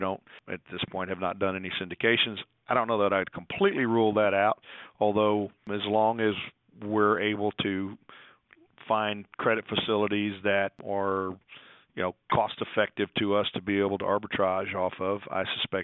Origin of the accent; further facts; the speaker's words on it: Texas, United States; So I am from Texas. I was born and raised in a little small town in South Texas in a farm and ranch and agriculture environment.